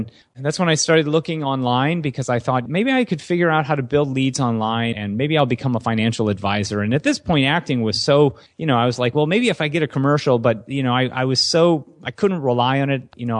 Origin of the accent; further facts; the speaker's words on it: Michigan, United States; She's from Iowa. I'm from Michigan. We both came out here for acting.